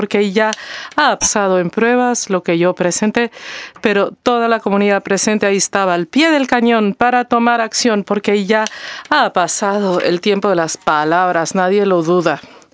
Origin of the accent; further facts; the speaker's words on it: Portugal; Spanish is a second language; yo soy portuguesa